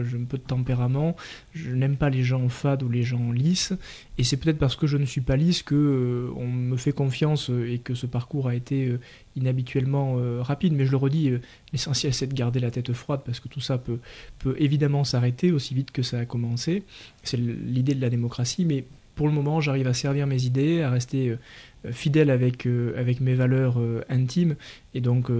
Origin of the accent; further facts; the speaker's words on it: Labastide-Murat, Occitanie, France; Oui, à la Bastide de Murat, là où j'ai grandi.